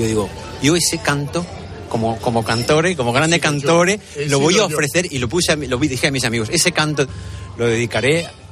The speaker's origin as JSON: {"language": "Spanish", "town": "Pamplona", "region": "Navarre", "country": "Spain", "said": "estábamos un grupo de Pamplona, somos de Pamplona."}